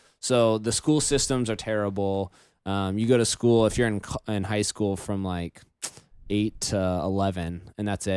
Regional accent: United States; born there; I got the roll of the dice and I got to be born in America.

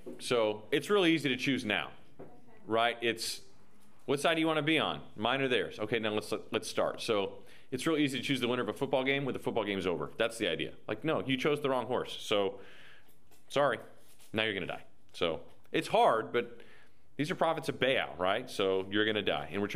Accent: Texas, United States; Now, I'm from Texas. You know, when you have rain coming in, it is big.

